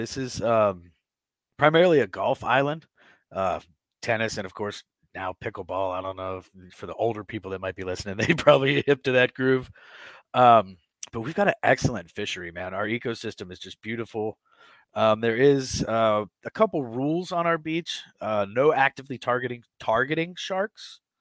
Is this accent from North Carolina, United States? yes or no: yes; Charlotte, North Carolina, United States; also born or lived in Murrells Inlet, South Carolina; And then I grew up in Charlotte, so I was pond hopping, you know, throwing rooster tails at bluegill and this, that, and a third. And then high school, I moved to Murrells Inlet, South Carolina